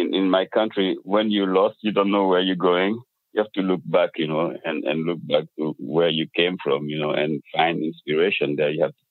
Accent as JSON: {"language": "English", "region": "Dakar", "country": "Senegal", "tie": "born or raised there", "second_language": "English", "moved": "as an adult", "said": "Well, I was born and raised in Dakar, Senegal, in West Africa. It's a tiny country on the most western coast of Africa. And I grew up there until my early 20s. I went to university in Dakar."}